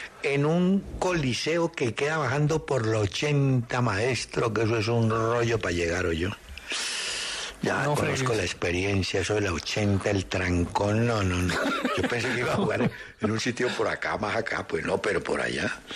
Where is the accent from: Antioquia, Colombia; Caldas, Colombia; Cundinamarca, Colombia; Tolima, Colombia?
Cundinamarca, Colombia; Tenjo; Soy de Tenjo. viajo hace 40 años por la salida del 80 y en esos 40 años no han hecho una sola vía de ampliación.